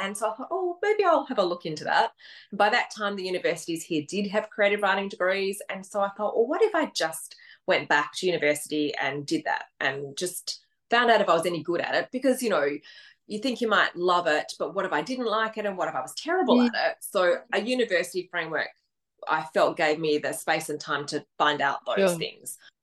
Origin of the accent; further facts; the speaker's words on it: Perth, Western Australia, Australia; I'm from Perth in Australia, which is quite a small, isolated capital city.